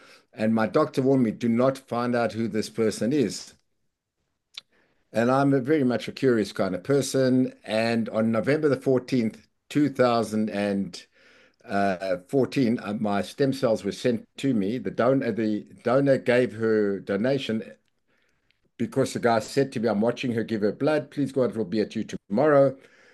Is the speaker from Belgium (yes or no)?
no; South Africa; accent: South African; now in Texas, United States; So, Rabbi, as you, even though I'm in Texas, my accent doesn't speak to Texan. I haven't given up my South African accent